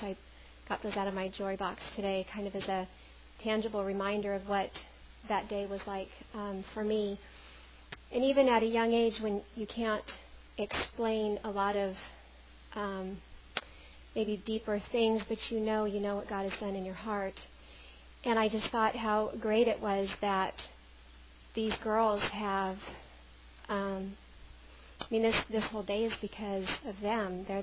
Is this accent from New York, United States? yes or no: no; Colorado, United States; I was baptized, I think, about 11 or 12 in my hometown of Colorado.